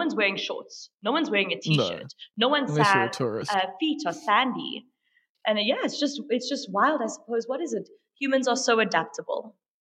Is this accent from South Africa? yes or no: yes; Bushbuckridge, Mpumalanga, South Africa; also born or lived in Limpopo / Johannesburg; My early years were spent living in Bushbuck Ridge in Mpumalanga. I was born in Limpopo. Moved around a little bit, and then we moved to Johannesburg for me to properly start schooling.